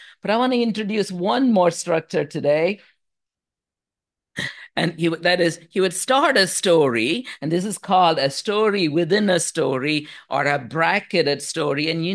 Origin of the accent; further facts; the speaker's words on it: India; born there; In my case, for example, I would say I'm an Indian by birth.